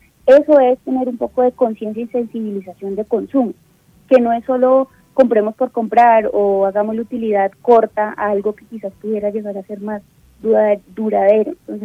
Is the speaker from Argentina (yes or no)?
no; Bogotá, Colombia; yo como bogotana